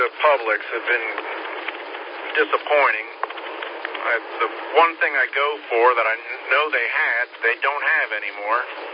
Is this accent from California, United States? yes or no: yes; California, United States; I got brothers that, well, I grew up in California, as you can tell.